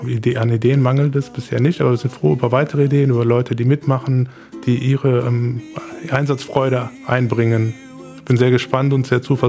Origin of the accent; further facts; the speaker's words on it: Morschenich, North Rhine-Westphalia, Germany; ich komme aus Morschenich, einen Riesenwald